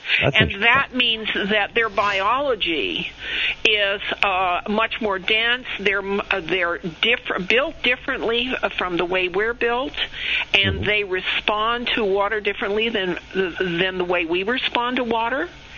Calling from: Santa Fe, New Mexico, United States; I'm from Santa Fe.

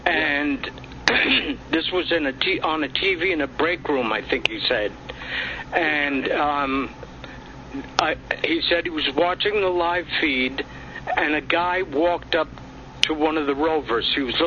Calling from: Norman, Oklahoma, United States; from Norman, Oklahoma.

